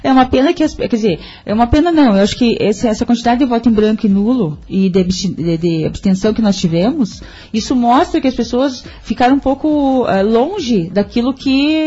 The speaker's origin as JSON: {"language": "Portuguese", "town": "Palmas", "region": "Tocantins", "country": "Brazil", "tie": "born or raised there", "said": "eu saí de Palmas justamente para não ficar com essa... Porque como eu poderia ter ficado lá, mas lá eu ia ser sempre filha da minha mãe"}